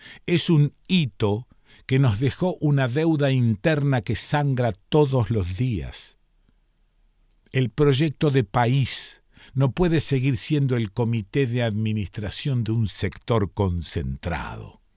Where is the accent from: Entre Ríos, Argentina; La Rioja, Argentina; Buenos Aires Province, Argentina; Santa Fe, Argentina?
Santa Fe, Argentina; Rosario; moved away as an adult; also born or lived in Buenos Aires; now in San Marcos Sierras, Argentina; Yo nací en Rosario, viví 35 años allí, me fui a Buenos Aires, viví 20 años en el centro de Buenos Aires, hace 20 y pico años que vivo acá en San Marcos Sierras.